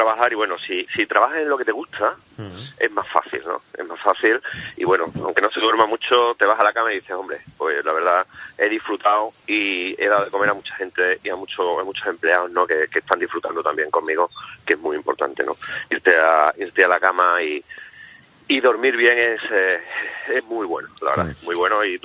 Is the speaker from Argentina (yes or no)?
no; Talaván, Extremadura, Spain; Los recuerdos que tenemos de mi pueblo de Talaván, ¿no?